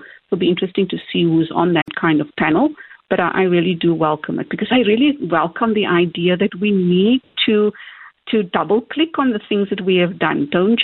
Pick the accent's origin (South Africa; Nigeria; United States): South Africa; I think that we as a South African society, 30 years into our democracy, I think it's fair that we review it.